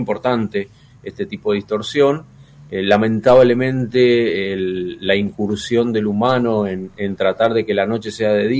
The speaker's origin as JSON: {"language": "Spanish", "region": "Mendoza", "country": "Argentina", "tie": "born there", "moved": "yes", "lives_now": "Entre Ríos, Argentina", "said": "Yo nací en Mendoza, me vine a vivir a Entre Ríos ya hace 40 años, así que, bueno, eso es más entrerriano, se puede decir que mendocino, ¿no? Pero sí, nací allá, nací en Mendoza."}